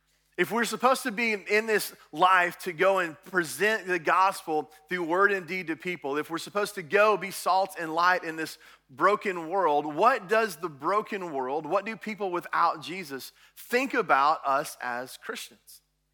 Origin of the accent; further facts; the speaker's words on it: Dallas, Texas, United States; moved away as an adult; In 2005, we moved to Virginia. My wife and I were raised in Texas our whole life in the Dallas area.